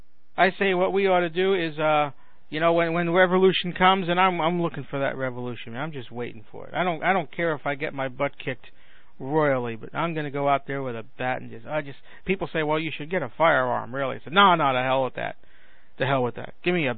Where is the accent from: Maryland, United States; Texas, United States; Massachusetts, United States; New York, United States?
New York, United States; Brooklyn; Because I am from Brooklyn.